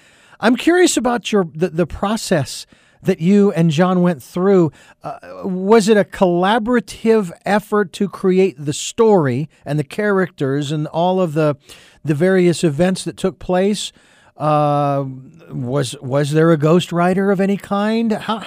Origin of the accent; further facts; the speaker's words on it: Phoenix, Arizona, United States; born and raised in the Phoenix area, and started working.